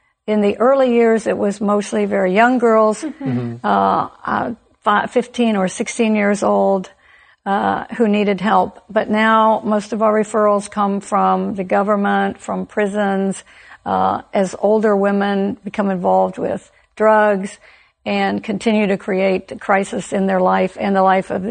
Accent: United States; being an American, I was familiar with that.

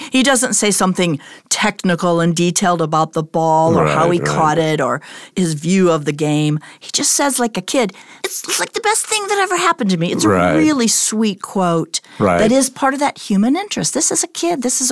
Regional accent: United States; As an American, I think of all those kids. And my own kids, everybody, almost every kid in the summer plays Little League baseball.

